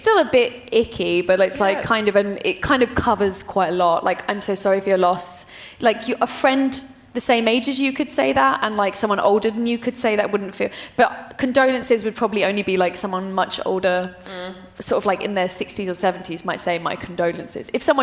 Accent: England, United Kingdom; I mean, like, in England, I think it's because we don't want to upset people.

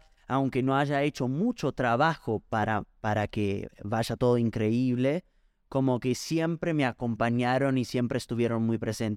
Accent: Italy; Spanish is a second language; perdón, porque a veces con algunas palabras como que, siendo italiano, como que no la sé.

